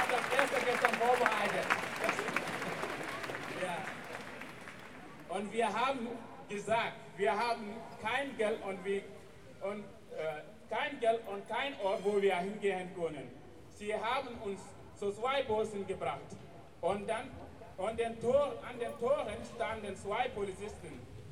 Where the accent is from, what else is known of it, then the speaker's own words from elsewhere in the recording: Gambia; German is a second language; now in Germany; ich komme aus Gambia. Bin ich seit Ende 2014 hier.